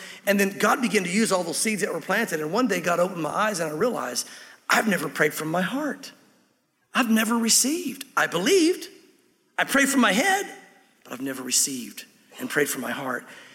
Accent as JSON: {"language": "English", "region": "the South", "country": "United States", "tie": "born or raised there"}